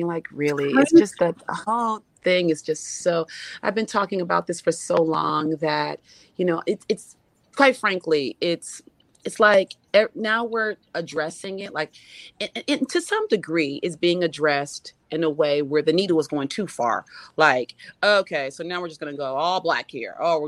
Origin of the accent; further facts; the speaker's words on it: Springfield, Massachusetts, United States; the level of support I got from my hometown of Springfield, really compelled me to want to pour back the arts into this city